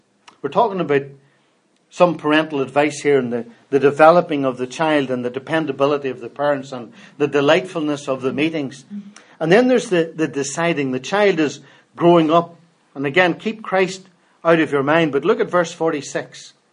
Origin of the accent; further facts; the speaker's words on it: Cork, Munster, Ireland; But I'm from Coke